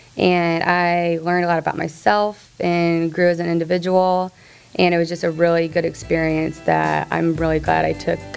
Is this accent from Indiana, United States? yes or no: yes; Fort Wayne, Indiana, United States; now in Indianapolis, United States; I am a senior as well. I'm from Fort Wayne, and I've grown up there my whole life.